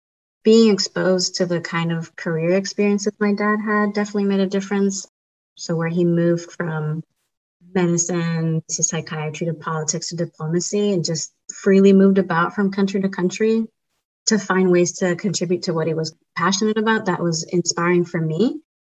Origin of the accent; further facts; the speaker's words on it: Dominican Republic; first language Spanish; English is a second language; now in United States; going back and forth between my home country of Dominican Republic and the U.S. throughout my childhood and teenage years really affected me. Growing up, I always tried really hard to not have an accent.